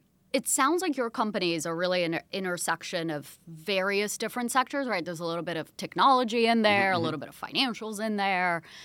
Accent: Brazil; And I did mention I grew up in Brazil.

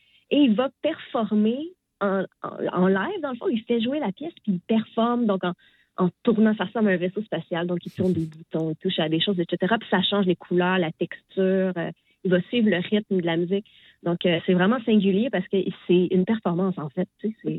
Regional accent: Rimouski, Quebec, Canada; born there; now in Montreal, Canada; j'ai joué à Rimouski, qui est ma ville natale, puis Montréal, qui est la ville où j'habite.

